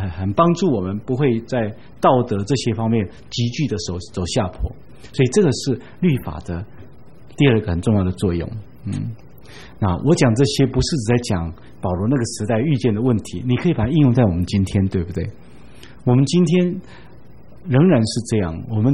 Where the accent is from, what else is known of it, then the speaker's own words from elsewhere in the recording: China; 所以对我来讲，以我们中国人来讲